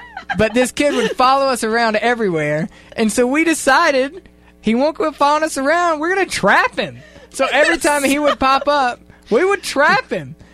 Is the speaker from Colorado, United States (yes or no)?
no; Mississippi, United States; I grew up in Mississippi. Seriously, Huckleberry Finn.